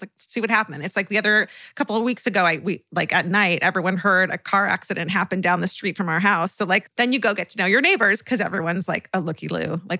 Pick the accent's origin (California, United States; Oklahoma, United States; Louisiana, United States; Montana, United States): California, United States; Okay, I'm from Orange County.